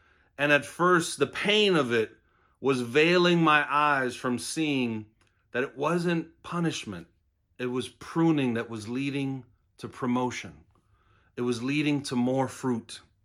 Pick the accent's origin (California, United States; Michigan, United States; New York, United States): New York, United States; New York City; Now, I grew up in New York City. I got to be honest, I've not done much gardening in my life.